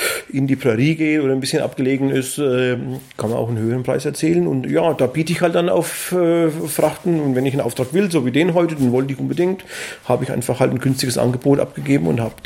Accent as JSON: {"language": "German", "region": "Bavaria", "country": "Germany", "said": "ich komme aus der Nähe von Bad Kissingen"}